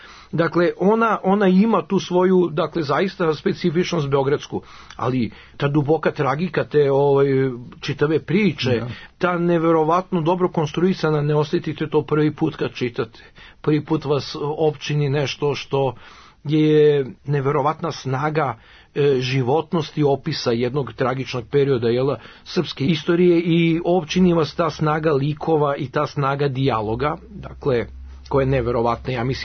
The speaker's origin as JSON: {"language": "Serbian", "region": "Belgrade", "country": "Serbia", "tie": "born there", "said": "Ja sam rođen na Crvenom krstu"}